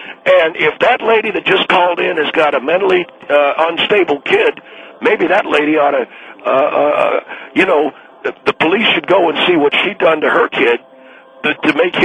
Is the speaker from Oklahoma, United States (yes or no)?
no; Texas, United States; now in California, United States; I'm originally from Texas, even though I live in California right now.